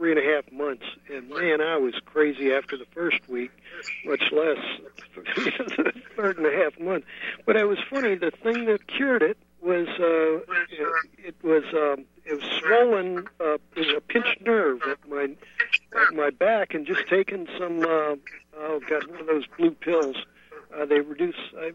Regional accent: San Francisco, California, United States; You know, out here, I'm from San Francisco, and I'm from the land of Pelosi, but I'm a Green Party member, right?

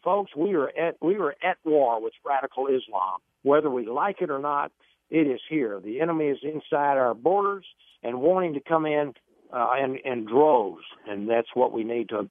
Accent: Texas, United States; I grew up here in East Texas. I've lived here all my life, except when I served in the military overseas.

